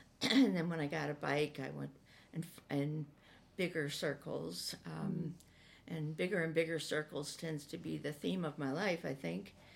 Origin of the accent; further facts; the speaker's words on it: Napa, California, United States; I was raised in Napa, California, and I'm the youngest of five.